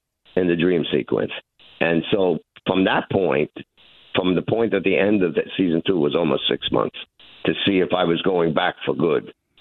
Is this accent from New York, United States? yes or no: yes; Brooklyn, New York, United States; Yeah, but I'm back there. I moved back there 5 years ago. I live one block from where I was born.